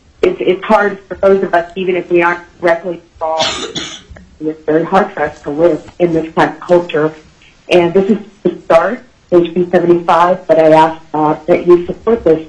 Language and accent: English; Anchorage, Alaska, United States; I'm from Anchorage, and we definitely have a gun culture here